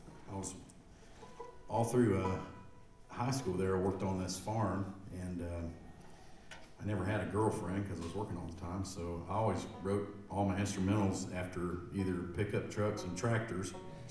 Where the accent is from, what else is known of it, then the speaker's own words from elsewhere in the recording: Indiana, United States; moved away; And growing up in Indiana, I used to see these all the time because they were made right there.